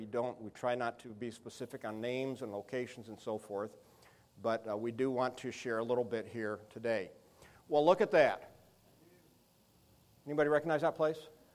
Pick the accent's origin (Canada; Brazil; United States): Brazil; I was born and raised in Brazil as a missionary kid